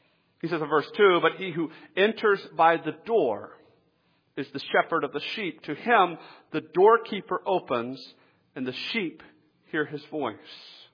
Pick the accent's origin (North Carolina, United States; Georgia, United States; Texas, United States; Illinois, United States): Georgia, United States; Atlanta; You know, especially I grew up in Atlanta, okay? There weren't a lot of sheep in Atlanta, okay?